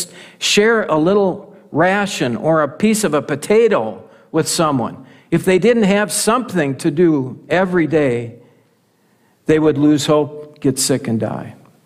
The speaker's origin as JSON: {"language": "English", "town": "Buffalo", "country": "United States", "tie": "born or raised there", "said": "we drove up to Buffalo. That's my hometown. And right off of Highway 25, if you blink, you're going to miss where I grew up. All 18 years. That small farm property."}